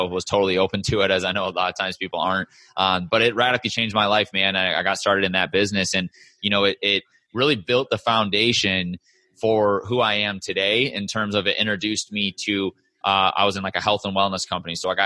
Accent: Michigan, United States; moved away as an adult; also born or lived in St. Louis; now in Scottsdale, United States; I'm originally from Michigan. That's where I grew up. I was born in St. Louis, Missouri, but I spent so far the majority of my life growing up in Michigan and then moved out to Scottsdale about 2.5 years ago

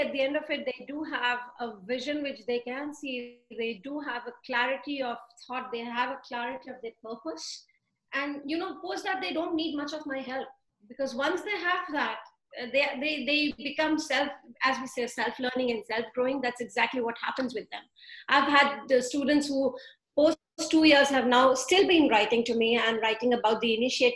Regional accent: India; And I come from India, where in these expectations, are put into such an extent that actually children do suffer a lot

